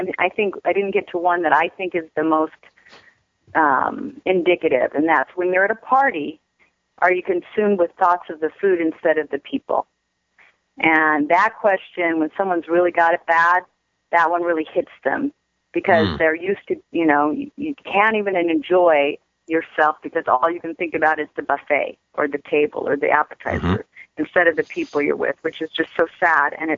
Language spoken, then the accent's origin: English; Venice Beach, California, United States; I know that's kind of out there, and I know I'm from Venice Beach and all that.